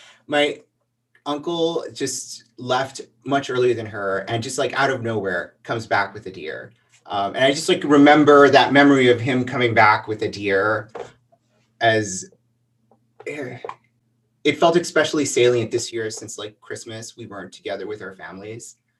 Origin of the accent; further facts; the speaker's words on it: El Paso, Texas, United States; also born or lived in Juarez, Mexico; I grew up in El Paso and Juarez. And summers we would spend in my mom's pueblo in Chihuahua.